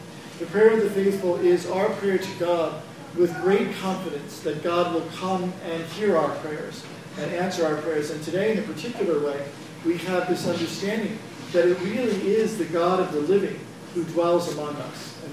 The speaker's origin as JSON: {"language": "English", "region": "Pennsylvania", "country": "United States", "tie": "born or raised there", "said": "I grew up in the Archdiocese of Philadelphia, and you wouldn't get out of grade school without knowing this stuff, right?"}